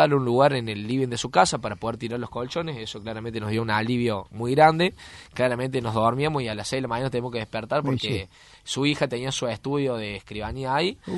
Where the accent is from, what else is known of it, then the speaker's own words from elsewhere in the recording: Loreto, Santiago del Estero, Argentina; nosotros somos de Santiago del Estero, un pueblo llamado Loreto.